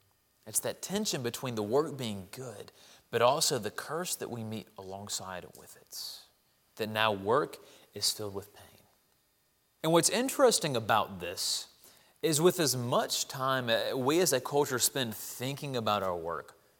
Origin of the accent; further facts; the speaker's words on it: Jackson, Mississippi, United States; I'm from Jackson, Mississippi. A few years back, I was at my parents' house where they still live